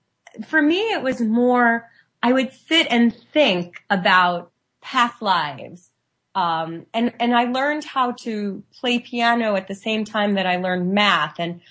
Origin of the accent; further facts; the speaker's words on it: Bronx, New York, United States; And I grew up in the Bronx, which is not really like the super sensitivist environment.